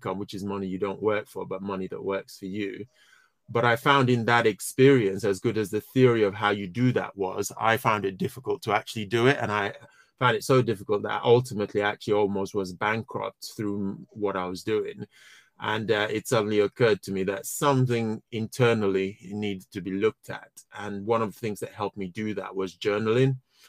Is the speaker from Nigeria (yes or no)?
yes; Nigeria; moved away as an adult; now in United Kingdom; We all went back to Nigeria in the early 1970s. I grew up pretty much in Nigeria, experienced the good and the not so good of that kind of how things were back then. And then I came back to the UK late 1980s, 1988 actually